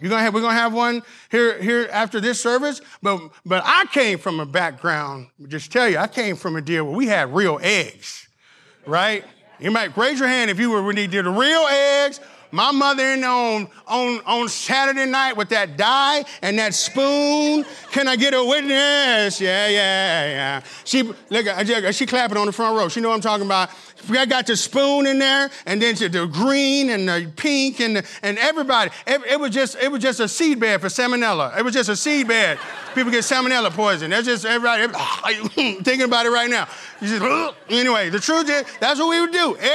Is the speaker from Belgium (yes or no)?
no; Arkansas, United States; For you guys that don't know, Vanessa is from New Hampshire, and I'm from Arkansas.